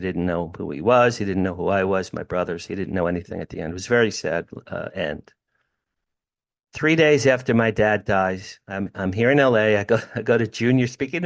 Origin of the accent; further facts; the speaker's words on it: Asbury Park, New Jersey, United States; I'm almost 14, near Asbury Park, New Jersey, my hometown, suburban New Jersey.